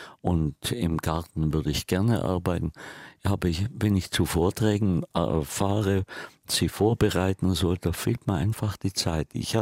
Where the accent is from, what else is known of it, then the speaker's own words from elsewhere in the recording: Bad Grönenbach, Bavaria, Germany; now in St. Ottilien, Germany; In St. Ottilien. Das ist meine Heimat. Meine erste Heimat ist Bad Grönbach im Allgäu. Das ist natürlich mein ursprüngliches Zuhause, wo ich auch heute immer noch gerne bin.